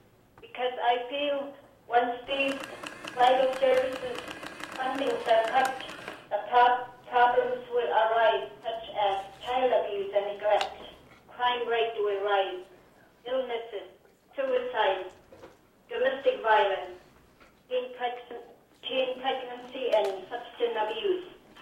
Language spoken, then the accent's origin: English; Kwikset, Alaska, United States; I've been born and bred in Kwikset. And the population is close to 700 people.